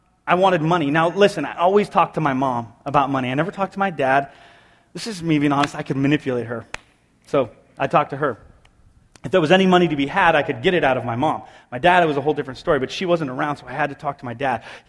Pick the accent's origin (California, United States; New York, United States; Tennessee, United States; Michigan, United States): California, United States; San Jose; we grew up in San Jose in a two-bedroom apartment in the ghetto.